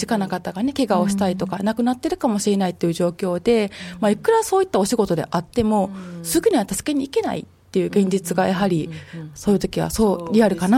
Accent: Kobe, Hyogo, Japan; now in Himeji, Japan; 実は私、今、姫路市に住んでるんですけども、もともと神戸市出身でして、子供の時に、阪神・淡路大震災に被災した経験がある

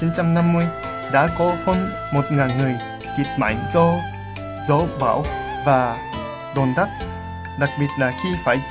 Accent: Japan; Vietnamese is a second language; Tôi là người Nhật. Nhưng tôi học tiếng Việt 4 năm rồi. Tôi học tiếng Việt ở Nhật Bản là 3 năm. Rồi tôi đã đi du học ở Việt Nam 1 năm. Tôi đã đi du học ở thành phố Quy Nhơn, tỉnh Bình Định.

